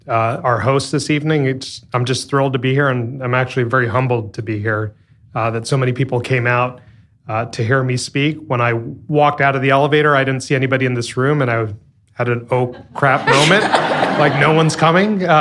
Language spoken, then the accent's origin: English; New Jersey, United States; what was it like growing up in New Jersey as a first-generation Sikh American? I don't have to give the SEC disclaimer to give this answer. it was really hard.